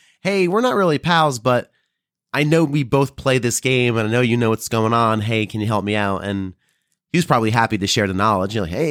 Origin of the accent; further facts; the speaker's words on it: New Jersey, United States; I'm from Northern New Jersey.